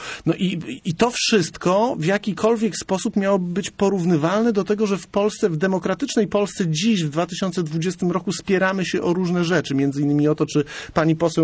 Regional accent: Gdynia, Pomeranian Voivodeship, Poland; Ja jestem człowiekiem, który wychował się w Gdyni. Jestem chłopcem z Chyloni, cytując klasyka, choć urodziłem się w roku 78

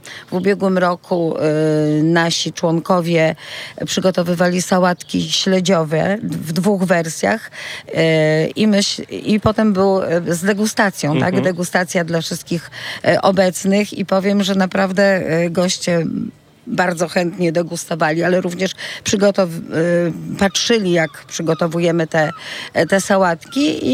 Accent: Pomeranian Voivodeship, Poland; Jestem Kaszubką

